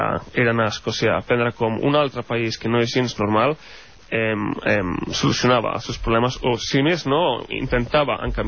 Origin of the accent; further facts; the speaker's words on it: Catalonia, Spain; jo estic en política perquè bàsicament soc català, no?